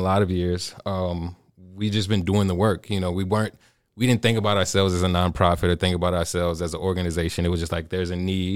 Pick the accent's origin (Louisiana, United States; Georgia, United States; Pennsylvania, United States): Louisiana, United States; New Orleans; That's where I first met most of the folk, and it was my hometown